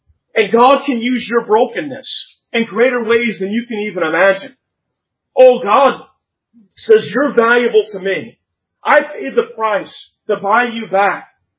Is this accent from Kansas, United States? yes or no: yes; Kansas, United States; born there; I was born in Kansas. My grandparents, Royals fans, just kind of got passed on to me.